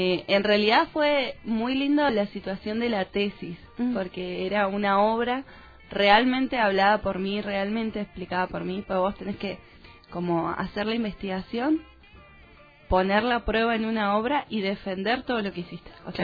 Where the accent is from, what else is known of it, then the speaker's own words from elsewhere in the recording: Ushuaia, Tierra del Fuego, Argentina; born there; Nací en Ushuaia, en el 87.